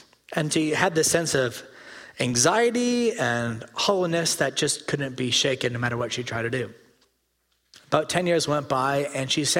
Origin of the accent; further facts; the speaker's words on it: Regina, Saskatchewan, Canada; I mentioned I grew up in Regina in Saskatchewan